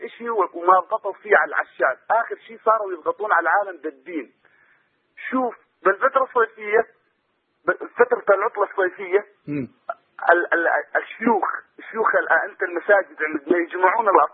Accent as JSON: {"language": "Arabic", "town": "Deir ez-Zor", "region": "Deir ez-Zor Governorate", "country": "Syria", "lives_now": "Qatar", "said": "والله العظيم أنا أشوف أنا من سكان دير الزور."}